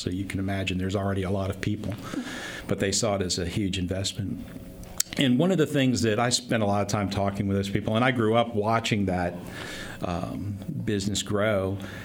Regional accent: Washington, District of Columbia, United States; You know, I grew up in Washington, D.C., and my parents took me to downtown every year, every month.

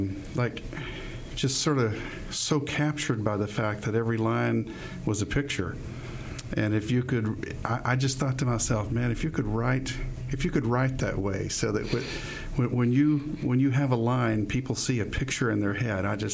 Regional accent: Clarksville, Arkansas, United States; I'm from Clarksville, Arkansas, and you know, we did a lot of driving up and down the street trying to pick up girls

